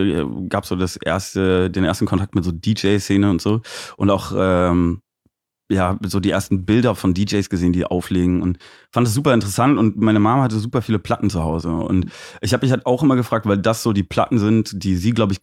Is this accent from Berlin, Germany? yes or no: no; Aachen, North Rhine-Westphalia, Germany; mein Papa ist Peruaner, meine Mama ist Holländerin und ich bin in Aachen geboren und da auch zur Schule gegangen und habe da noch mein Abi gemacht und bin dann aber direkt nach dem Abi so mit 19 dann abgehauen, da hat es dann gereicht. Da war es dann doch zu klein.